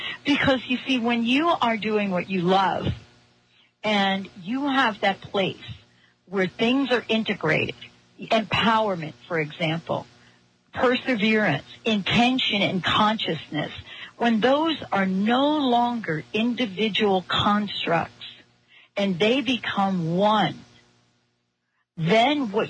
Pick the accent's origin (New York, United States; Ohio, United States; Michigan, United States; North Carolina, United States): New York, United States; I grew up in New York, right? You want to know what my favorite thing to do was in the cement jungle of New York?